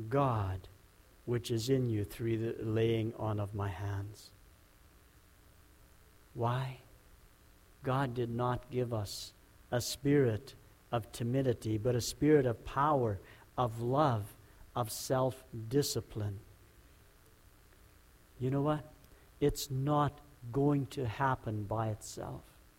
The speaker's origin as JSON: {"language": "English", "region": "Manitoba", "country": "Canada", "tie": "born or raised there", "said": "I remember growing up in Manitoba when I started working the field at first."}